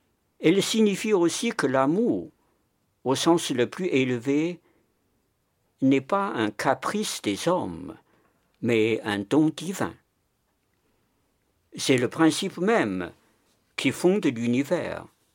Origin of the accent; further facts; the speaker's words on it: China; En tant que Chinois, je sais parfaitement les apprécier